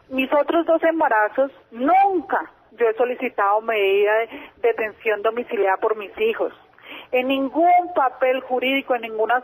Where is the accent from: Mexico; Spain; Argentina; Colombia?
Colombia; Arauca; born there; Yo soy una mujer que nací en Arauca, Arauca.